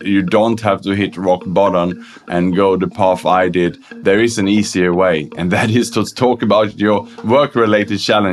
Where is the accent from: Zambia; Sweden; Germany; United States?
Sweden; born there; English is a second language; moved away as an adult; also born or lived in Australia; Well, I was born in Sweden in 1975, and then late 90s, I moved to Australia to study English.